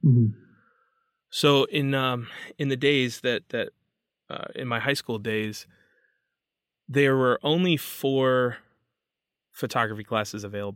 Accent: Kalamazoo, Michigan, United States; I grew up in Michigan.

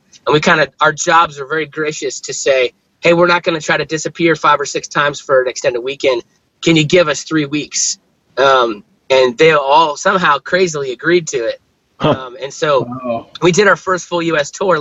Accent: Fredericksburg, Virginia, United States; also born or lived in Charlotte, United States; I'm a pastor at my home church that I grew up at in Fredericksburg, Virginia. I was gone for 11 years. Like I was in college and grad school, and then I lived in Charlotte where the band was full time for 5 years.

